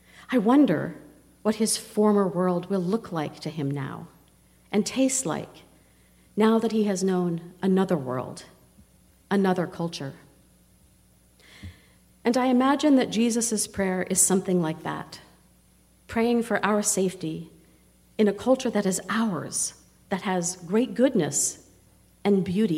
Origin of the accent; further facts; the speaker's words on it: Pennsylvania, United States; I liked this because it was set among the German-speaking Amish of Pennsylvania, my home state.